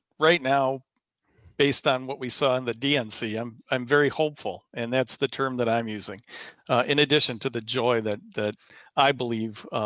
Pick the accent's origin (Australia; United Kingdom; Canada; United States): United States; Madison, Wisconsin; also born or lived in Vermont / Illinois; I was in Vermont and Illinois for a little while as well, but I was born and raised in Madison